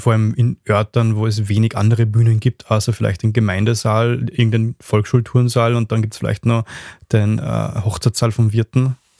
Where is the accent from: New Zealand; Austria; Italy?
Austria; Upper Austria; in Ried im Innkreis, das ist Nachbarsbezirk von meiner Heimat